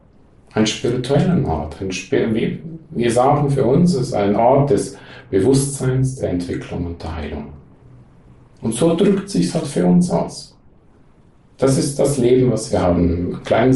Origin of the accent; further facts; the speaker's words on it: Switzerland; Ich bin Schweizer.